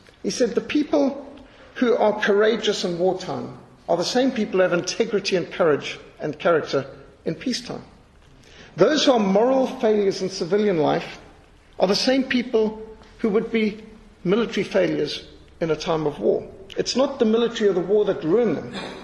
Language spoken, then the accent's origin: English; Zimbabwe; for all of us who had the privilege of growing up in Rhodesia.